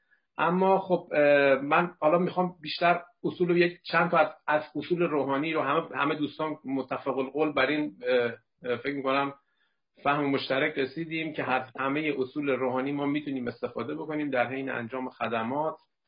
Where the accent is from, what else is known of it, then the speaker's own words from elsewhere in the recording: Karaj, Alborz, Iran; moved away as an adult; now in Sweden; من چیزی حدود 9 سال از پاکیم تو ایران بودم، تو کرج بودم، خدمتگزار گروه ها، کمیته شهری، ناحیه بودم، ولی خب الان حدود 8 سالم هست از ایران دور شدم، اومدم سوئد